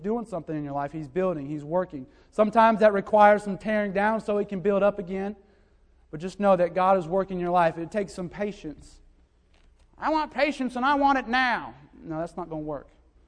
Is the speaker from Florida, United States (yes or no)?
yes; Florida, United States; also born or lived in Connecticut; I was 2 years old, but we moved from Connecticut down to South Florida, right around the corner from Pastor and his family.